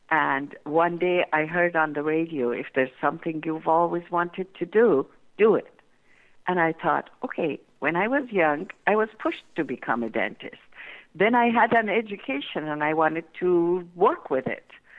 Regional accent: Iran; I happen to be born and raised in Iran

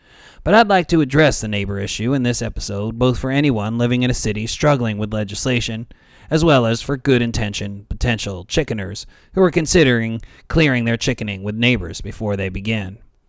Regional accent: New York, United States; I recently learned the city of Albany, New York, capital of my home state, is one of the few North American cities where backyard chickening is prohibited

